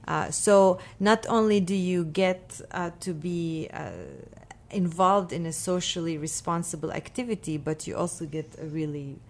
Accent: Beit Jala, Bethlehem Governorate, Palestine; we are from Beit Jala. I grew up in a very agricultural environment. I mean, we're not entirely a village, but we are kind of like a village.

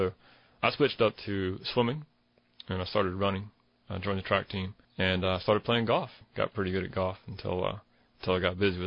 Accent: Cary, North Carolina, United States; I was raised in Cary, so I went through the Cary schools and Cary High School

